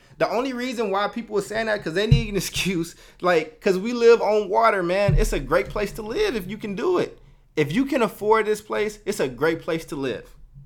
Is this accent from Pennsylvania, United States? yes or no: no; Oakland, California, United States; I lived in Oakland. I lived in North Oakland. I grew up in North Oakland. So I settled in North Oakland when I was maybe like 11 with my parents, right?